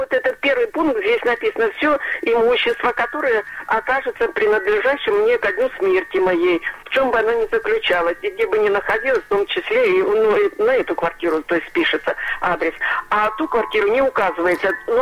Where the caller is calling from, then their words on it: Novokuznetsk, Kemerovo Oblast, Russia; я из Новокузнецка, опять звоню повторно.